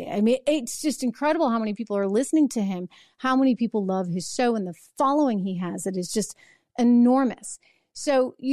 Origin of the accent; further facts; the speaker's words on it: New Hampshire, United States; the state that I grew up in New Hampshire